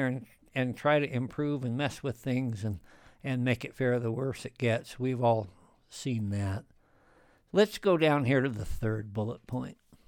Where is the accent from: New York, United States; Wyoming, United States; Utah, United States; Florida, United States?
Wyoming, United States; You know, I grew up here in Wyoming. And I remember going to the mountains, for example, back in the 60s and the 70s.